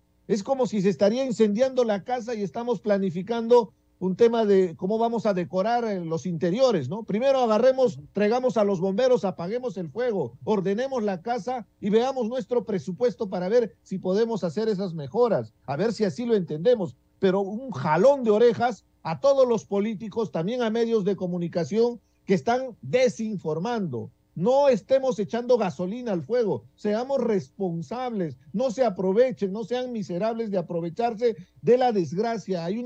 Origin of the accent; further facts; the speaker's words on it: Andahuaylas, Apurímac, Peru; Porque en la sierra, en mi tierra, en Andahuaylas, dormimos temprano, porque salimos a trabajar a las 4 de la mañana.